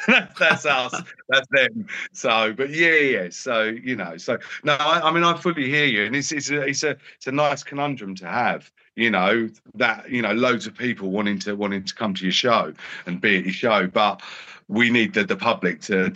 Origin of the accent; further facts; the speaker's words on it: London, United Kingdom; because I come from London